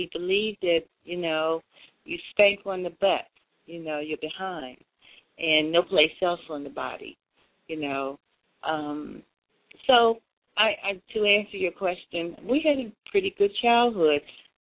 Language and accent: English; Washington, District of Columbia, United States; we grew up in Washington, D.C., in Southwest, and we were very, very close because our religion would not allow us to play with other kids.